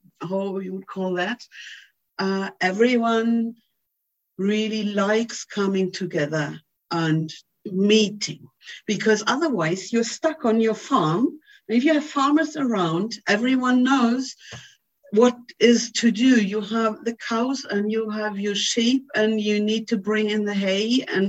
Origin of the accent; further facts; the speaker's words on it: Cologne, North Rhine-Westphalia, Germany; I'm from Cologne in Germany, which is a city with 1 million inhabitants. And there are no cows and tractors in my neighborhood.